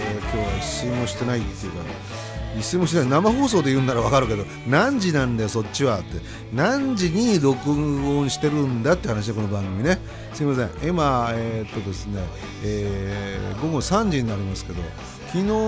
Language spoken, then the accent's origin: Japanese; Tagajo, Miyagi, Japan; 被災地である、まあ、僕のふるさとの宮城の、多賀城市ってところなんですけど